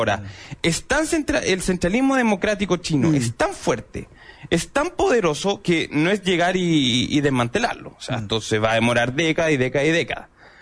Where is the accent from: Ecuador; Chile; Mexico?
Chile; lo estamos viendo desde nuestra óptica como chilenos